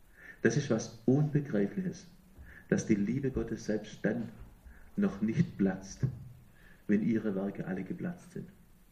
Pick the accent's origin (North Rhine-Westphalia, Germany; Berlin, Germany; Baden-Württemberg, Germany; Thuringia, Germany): Baden-Württemberg, Germany; Ich bin Schwabe gewesen.